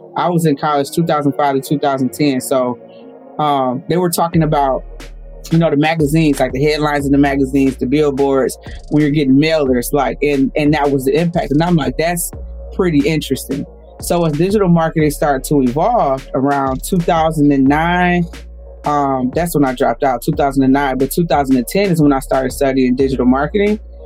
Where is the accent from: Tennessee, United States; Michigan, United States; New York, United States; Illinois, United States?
Michigan, United States; Detroit; Born and raised in Detroit. I'm still here. Everybody thinks I live in Atlanta. I don't.